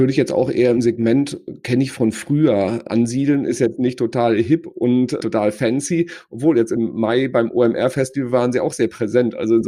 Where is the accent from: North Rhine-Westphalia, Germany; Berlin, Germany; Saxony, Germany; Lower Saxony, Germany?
North Rhine-Westphalia, Germany; wir sind ja beide Sauerländer